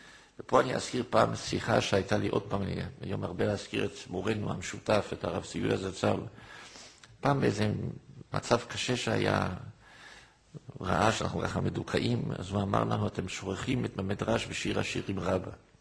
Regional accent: Jerusalem, Jerusalem District, Israel; כשהייתי נער בירושלים, אני גיליתי ירושלים.

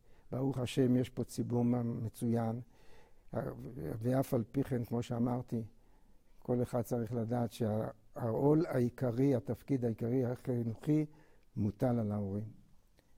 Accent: Tel Aviv, Tel Aviv District, Israel; אני גדלתי בתל אביב, בסביבה חילונית לחלוטין.

